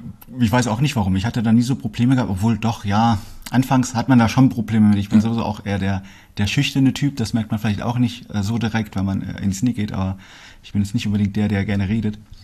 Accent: Herbststein, Hesse, Germany; now in Fulda, Germany; Aber ja, ich bin halt auf dem Dorf aufgewachsen, Herbststein, klar, aber ich hat mich relativ dann schnell auch nach Fulda gezogen, als ich mit dem Studium angefangen habe.

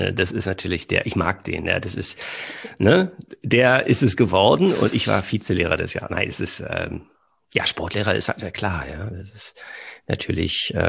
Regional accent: Berlin, Germany; born there; now in Cologne, Germany

